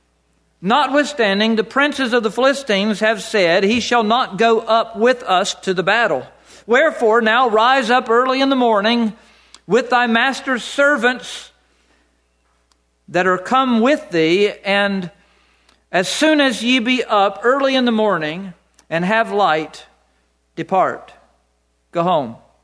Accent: the South, United States; I'm from the South. I'm not fighting the war anymore, okay?

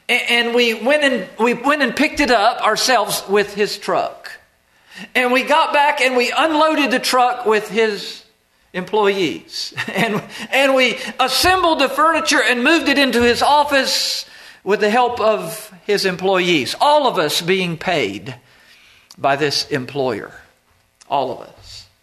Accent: North Carolina, United States; born there; now in Maine, United States; I'm in Maine, and I was born in North Carolina. I'm here serving the Lord.

